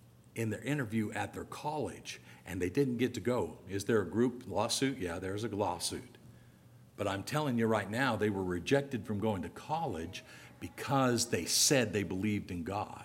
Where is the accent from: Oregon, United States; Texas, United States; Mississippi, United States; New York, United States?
Oregon, United States; Now, Oregon's where I grew up, if you guys don't know that. I came from Oregon, which it's not in the Bible Belt. Not in any way, shape, or form.